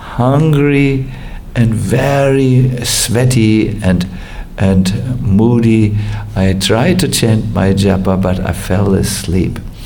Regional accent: Germany; Yes, we come from Germany. We are a little tough by nature.

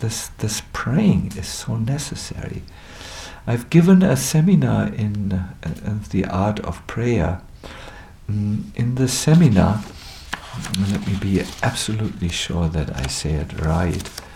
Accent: Germany; I'm from Germany. We are into formulas. we Germans, you know, figure it all out.

